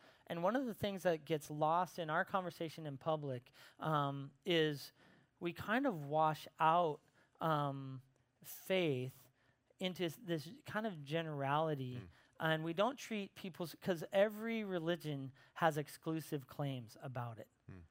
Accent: Montana, United States; I'm from Montana. I flew to Montana, arranged to go meet him.

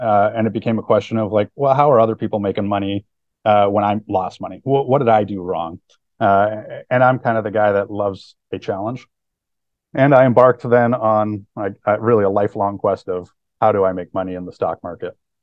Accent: Vancouver, British Columbia, Canada; I'm from Vancouver originally, which, you know, a microcap investor should know is the home of the TSXV.

